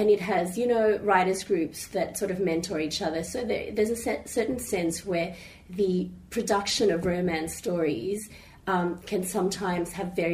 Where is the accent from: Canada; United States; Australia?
Australia; So, I mean, we're from Australia.